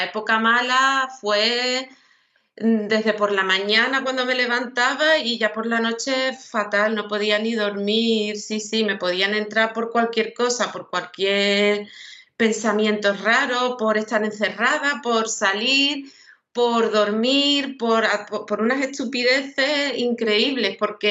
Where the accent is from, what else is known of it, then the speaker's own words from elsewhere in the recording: Rota, Andalusia, Spain; now in El Puerto de Santa María, Spain; Bueno, soy de Rota, pero vivo en el puerto de Santa María, en Cádiz.